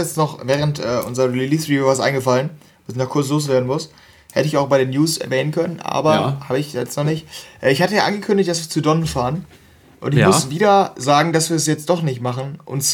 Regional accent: North Rhine-Westphalia, Germany; Es ist in Köln. Also wir kommen hier aus NRW.

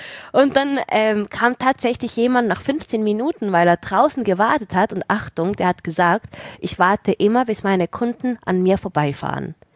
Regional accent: Switzerland; Ich bin Schweizerin

